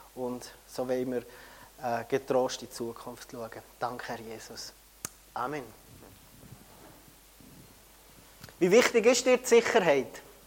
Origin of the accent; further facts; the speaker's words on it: Heerbrugg, St. Gallen, Switzerland; moved away as an adult; now in Peru; ich bin dann in Herbruck aufgewachsen. Also auch im Rheintal aufgewachsen, treffe ich in Herbruck, in die Schule gegangen, habe meine Lehre gemacht und mit 21 bin ich nachher wieder zurück auf Peru